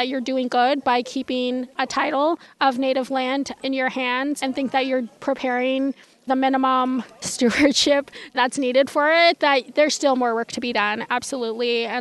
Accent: California, United States; And so we understand who Sarah was and what he represented to us as California Indian peoples.

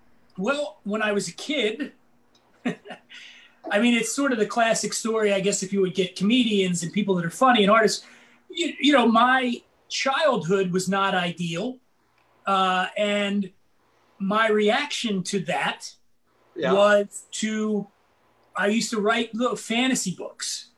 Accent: Philadelphia, Pennsylvania, United States; I grew up poor in Philly. We were poor.

